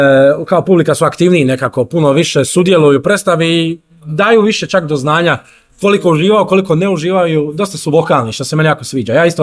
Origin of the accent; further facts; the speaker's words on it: Split, Split-Dalmatia County, Croatia; jer kao Splićanin